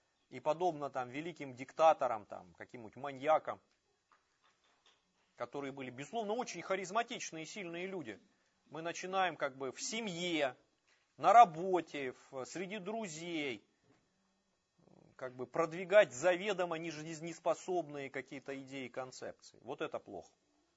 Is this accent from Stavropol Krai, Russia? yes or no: yes; Budyonnovsk, Stavropol Krai, Russia; Друзья, я вот тут несколько недель назад в родной город съездил, Буденновск.